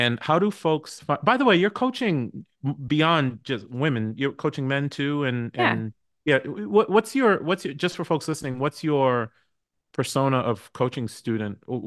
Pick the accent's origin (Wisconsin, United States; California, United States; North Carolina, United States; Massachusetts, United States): Massachusetts, United States; Boston; also born or lived in New York; now in Washington, United States; I was born in New York, raised in Boston, live in Washington, D.C. I know the East Coast.